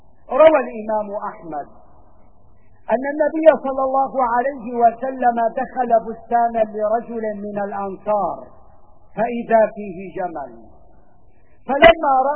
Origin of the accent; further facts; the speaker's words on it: Syria; ما أحوجنا في هذه الظروف الصعبة القاسية التي يمر بها وطننا الحبيب إلى أن نتراحم كسوريين